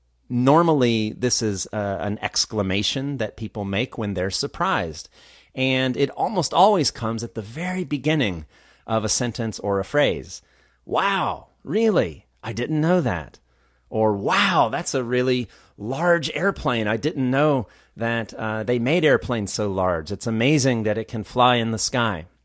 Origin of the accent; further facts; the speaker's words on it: United States; I grew up in the United States. And living in the U.S., I was surrounded by many Spanish speakers.